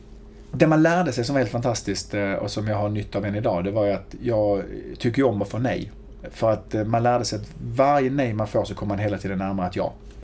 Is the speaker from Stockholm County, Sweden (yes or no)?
no; Skåne, Sweden; accent: riksskånska; Så att jag skulle säga att jag pratade lite mer riksskånska.